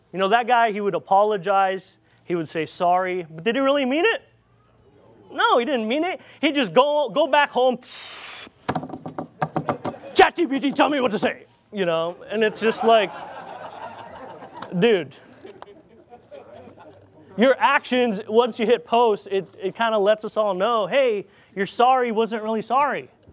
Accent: Philippines; accent: Filipino; English is a second language; So I grew up in the Philippines, you know. I had to wake up and there's no lights because there's no electricity.

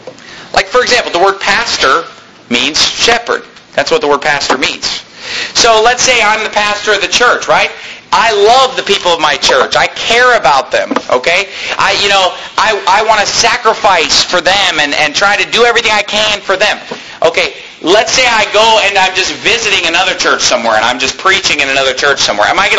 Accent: Sacramento, California, United States; now in Tempe, United States; I mean, my hometown is Sacramento. I'm not saying I own the whole town. But Sacramento is my town. You know, now Tempe is my hometown.

